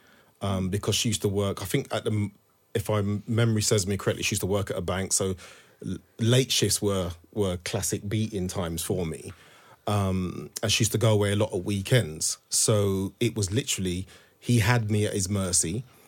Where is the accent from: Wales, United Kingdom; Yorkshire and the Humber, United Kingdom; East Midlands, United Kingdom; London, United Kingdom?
London, United Kingdom; Thornton Heath; also born or lived in Walthamstow; So I grew up in Thornton Heath in Surrey and we literally moved to Walthamstow.